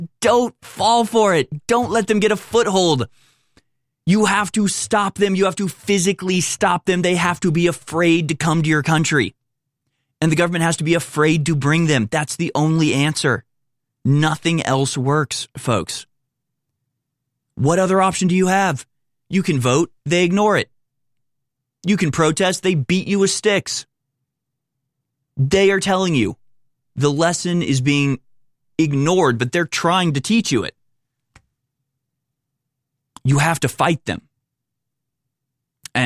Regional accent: United States; maybe it's easier for me as an American to have a view of like Ireland.

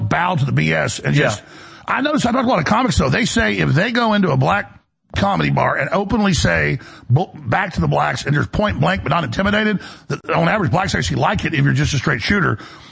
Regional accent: Dallas, Texas, United States; Because, listen, I grew up in Dallas. I played football. I was in track.

